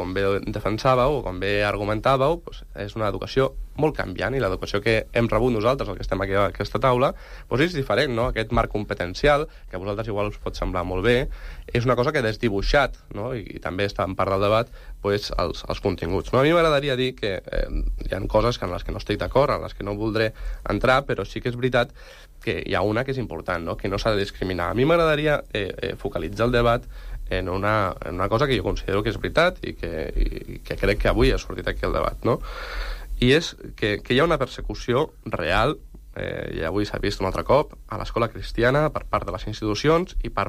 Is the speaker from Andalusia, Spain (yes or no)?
no; Catalonia, Spain